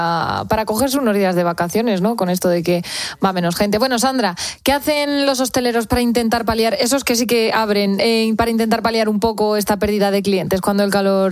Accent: Spain; Por eso somos españoles, ¿verdad?

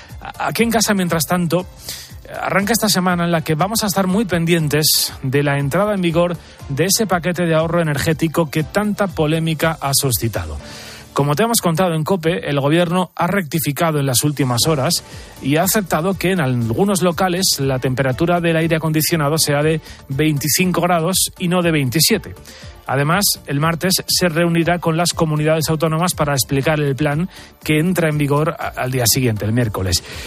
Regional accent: Spain; Los españoles, según ese sondeo, somos los europeos más preocupados por el aumento de los precios.

